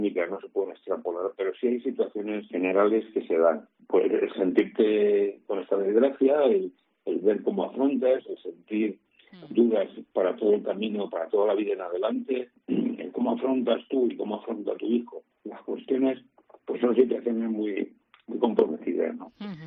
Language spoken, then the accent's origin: Spanish; Ávila, Castile and León, Spain; vinimos de Ávila por el problema de nuestro hijo